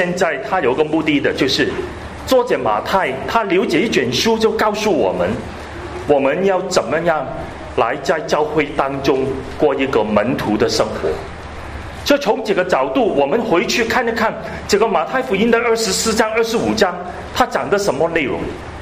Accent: Hong Kong; 我们香港人有句话，有早知冇乞衣啊

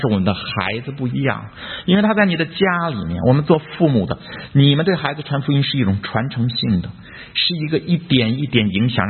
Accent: China; 因为我们中国人把孩子养大的方式不一样的啊

